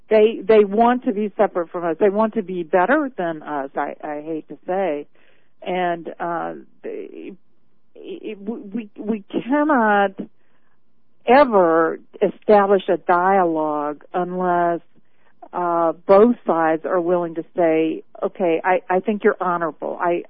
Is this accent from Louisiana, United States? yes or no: yes; Louisiana, United States; I grew up in South Louisiana, which is very Catholic.